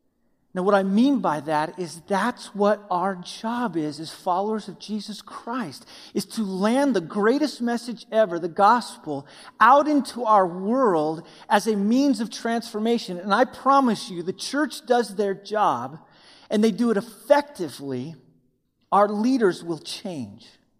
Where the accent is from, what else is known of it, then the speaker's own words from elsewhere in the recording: Wyoming, United States; I'm from Wyoming. When you're born, they don't give you a baby rattle.